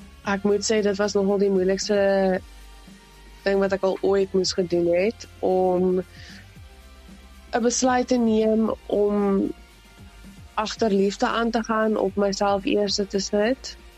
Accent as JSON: {"language": "Afrikaans", "town": "Highview", "region": "Lowveld", "country": "South Africa", "also_born_or_lived": "George", "lives_now": "Cape Town, South Africa", "said": "ek is oorspronklik van Highview af. Nou woon ek in die Kaapstad. Ek was in my hele laerskoolloopbaan was ek in die Laagveld gewees. En toe soos gedeelte van graad 7 in George"}